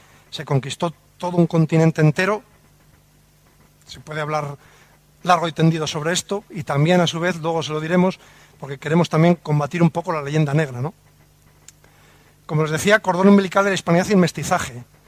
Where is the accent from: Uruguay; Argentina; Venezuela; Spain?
Spain; que somos españoles, que hasta para comernos una tortilla de patata necesitamos la carrera de Indias